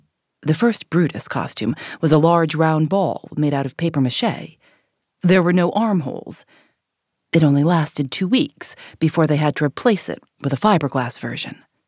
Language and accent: English; Chicago, Illinois, United States; Like when I grew up in Chicago, we had all these professional sports teams, and college sports, it just wasn't a big deal.